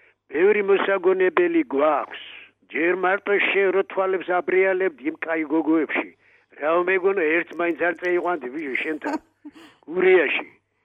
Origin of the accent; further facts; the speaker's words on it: Guria, Georgia; მეც გურული ვარ და, მაგრამ იმის არა გურული ვარ, რომ გურია ჩამოდიოდი წელიწადში ერთხელ.